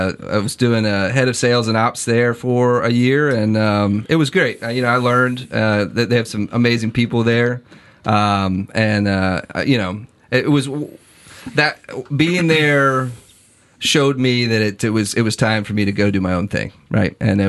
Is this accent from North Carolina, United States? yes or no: yes; North Carolina, United States; now in Atlanta, United States; I was from North Carolina before that. We lived in Charlotte before we moved to Atlanta with New Belgium.